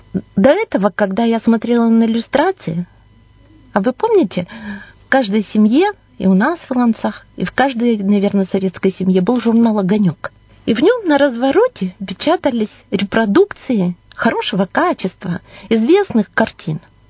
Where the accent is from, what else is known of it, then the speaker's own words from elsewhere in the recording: Ilantsy, Irkutsk Oblast, Russia; Я уроженка местного Ольхонского района, села Иланцы.